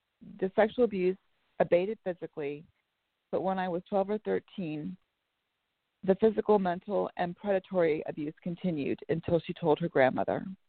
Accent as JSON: {"language": "English", "town": "Bellevue", "region": "Washington", "country": "United States", "said": "I am from Bellevue, Washington."}